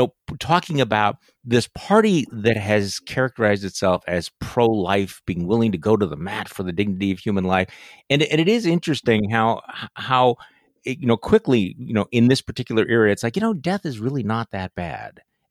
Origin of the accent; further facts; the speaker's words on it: Wisconsin, United States; he's talking about my home state of Wisconsin.